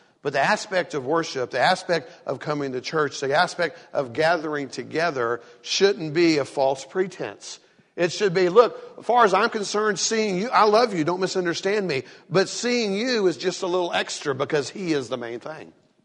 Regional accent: the South, United States; I am from the South. Our cultures are different.

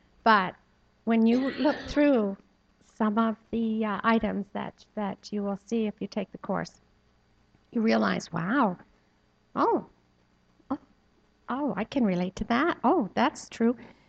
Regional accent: Miramichi, New Brunswick, Canada; I'm from the Miramichi.

